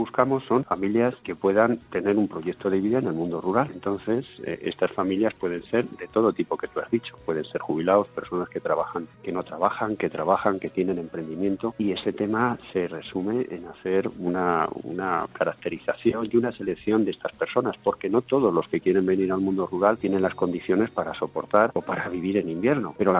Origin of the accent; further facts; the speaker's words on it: Soria, Castile and León, Spain; Nosotros provenimos de Soria, ¿sabes?